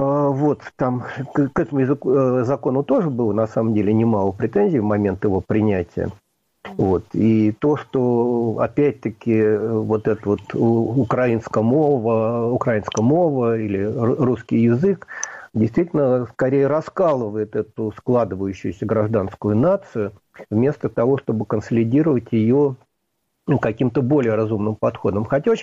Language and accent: Russian; Belarus; Да, как бы мы белорусы, независимо от того, говорим ли мы преимущественно на русском языке или преимущественно на белорусском, либо владеем одинаково хорошо обоими.